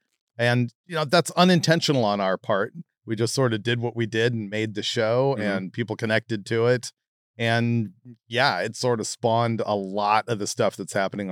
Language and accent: English; Los Angeles, California, United States; Here in LA. Oh, cool. Born in Hollywood, grew up around here.